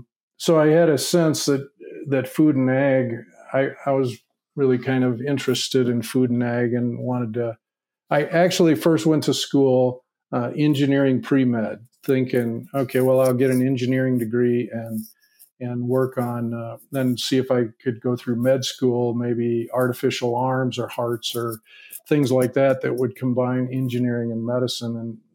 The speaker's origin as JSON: {"language": "English", "region": "Illinois", "country": "United States", "tie": "born or raised there", "also_born_or_lived": "Iowa", "said": "You know, I was raised in the Midwest, in Illinois and Iowa."}